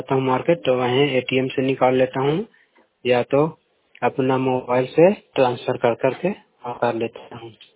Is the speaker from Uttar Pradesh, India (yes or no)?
no; Khatra, Bihar, India; मैं खतरा गाँव का रहने वाला हूँ, जिला नालंदा के निवासी हूँ।